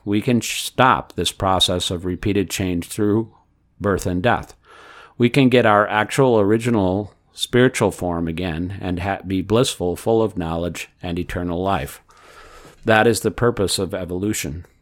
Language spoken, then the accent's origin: English; India; English is a second language; For example, I am Indian. It is not very easy to immediately think that I am not Indian, but pure soul.